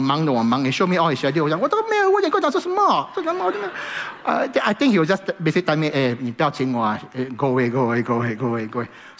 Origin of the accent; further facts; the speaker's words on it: Singapore; Because we are Singaporean? No.